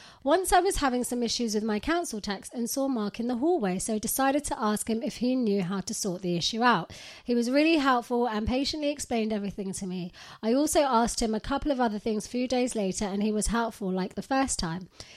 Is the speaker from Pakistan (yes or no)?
yes; Pakistan; moved away as an adult; now in United Kingdom; I was born and raised in Pakistan and moved to the UK in the start of 2020.